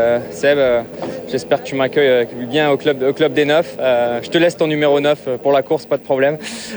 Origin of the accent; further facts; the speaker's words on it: France; c'est une fierté qu'on devrait avoir en tant que Français.